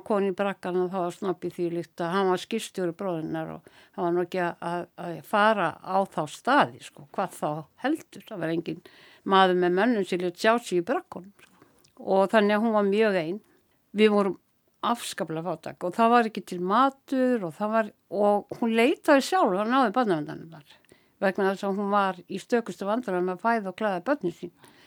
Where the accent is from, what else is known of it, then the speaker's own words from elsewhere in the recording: Reykjavík, Capital Region, Iceland; Ég alinn upp í Reykjavík og ég bjó í fátækra hverfunum. Rakkanum, Gapnox, Bólunum, Fálkagötun í Grímsby, bara öllum þeim fátækra hverfum sem til voru í Reykjavík á þeim tíma.